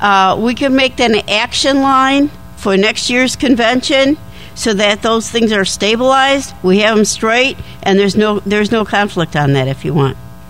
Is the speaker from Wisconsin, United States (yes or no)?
no; Chicago, Illinois, United States; You know, I come from Chicago, okay? I understand these things.